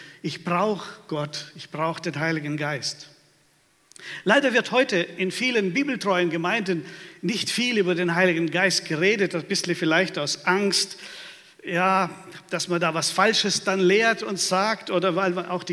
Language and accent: German; Baden-Württemberg, Germany; Wisst ihr, ich komme ja aus dem Schwabenland und das sind sehr sparsame Leute.